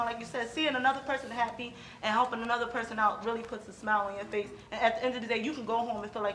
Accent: Harlem, New York, United States; and I'm from Harlem.

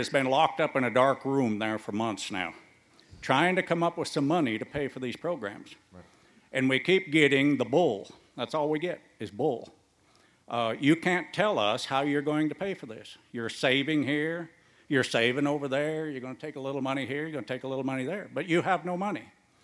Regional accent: Ekalaka, Montana, United States; I'm from Ekalaka, Montana.

